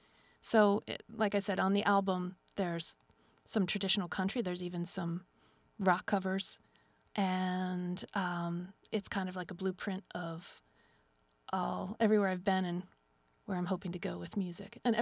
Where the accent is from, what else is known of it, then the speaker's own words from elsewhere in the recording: Philadelphia, Pennsylvania, United States; Well, I grew up in Philadelphia, but my grandmother lived in Tidewater, Virginia, Portsmouth.